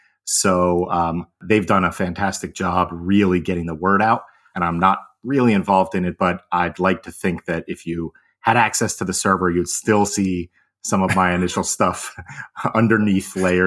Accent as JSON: {"language": "English", "region": "Connecticut", "country": "United States", "lives_now": "Florida, United States", "said": "I am originally from Connecticut. My family traces its roots through New York."}